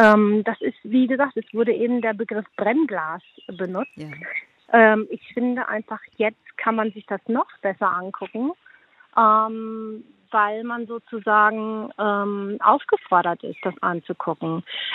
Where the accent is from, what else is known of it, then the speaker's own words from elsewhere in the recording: Berlin, Germany; Ich bin eigentlich aus Berlin